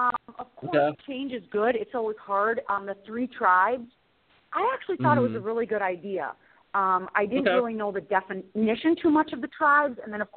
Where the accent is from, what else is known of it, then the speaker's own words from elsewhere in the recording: South Dakota, United States; I just think that they thought I was some hick from South Dakota. You know, like, oh, my gosh, small-town gal from South Dakota, what?